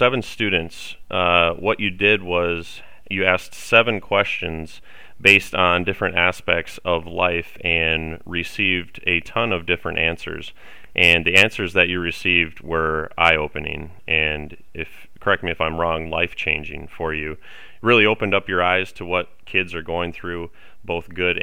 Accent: Summit, South Dakota, United States; I'm from Summit, South Dakota. Grew up on a family farm. Small town, 280 people in the northeast corner there, and graduated from Summit High School

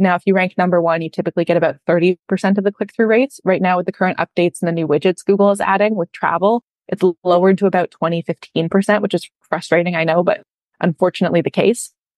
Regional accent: Canada; I'm Canadian

